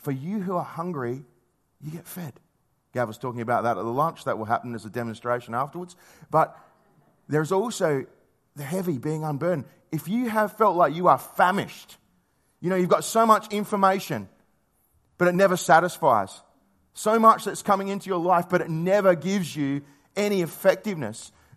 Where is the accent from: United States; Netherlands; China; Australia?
Australia; South Australia; I grew up on York Peninsula, which is just over there, just across that water.